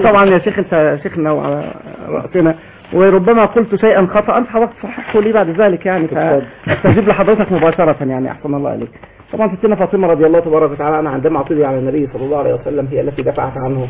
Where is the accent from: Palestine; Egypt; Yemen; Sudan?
Egypt; انا مصري يا اخوان انا مصري